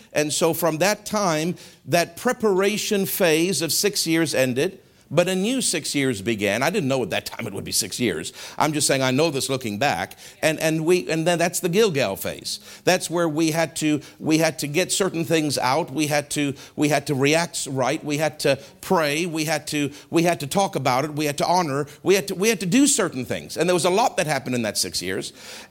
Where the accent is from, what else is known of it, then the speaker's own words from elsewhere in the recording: Toronto, Ontario, Canada; I said, "I'm from Toronto and whatever."